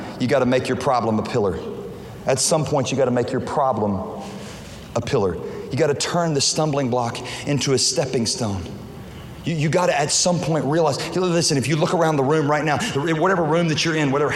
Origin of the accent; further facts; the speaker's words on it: Louisiana, United States; now in Houston, United States; Listen, I'm from Houston, but I'm originally from Louisiana, which makes me by fault an LSU fan.